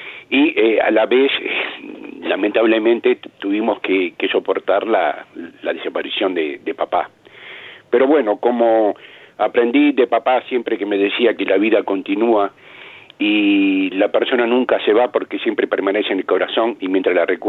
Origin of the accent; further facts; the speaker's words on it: Uruguay; also born or lived in Italy; Yo nací en Italia y yo no sabía nada del Mundial de Maracaná. Para mí, papá era un jugador de la Roma. Y yo me vengo a enterar, vengo a entrar en el túnel del tiempo de Maracaná con 9 años cuando regreso a Uruguay